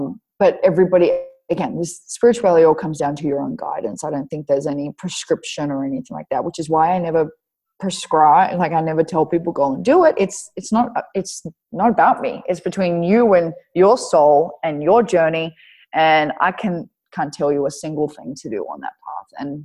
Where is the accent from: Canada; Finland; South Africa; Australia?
Australia; now in Arizona, United States; I'm Australian. Like I'm full on Australian. I live there. Like I'm 29 now. I live there like 27 of my years.